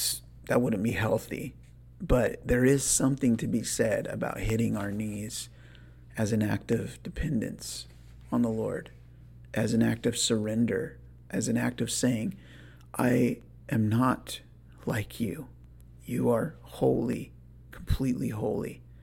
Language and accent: English; Fresno, California, United States; I remember at the church that I was raised in Fresno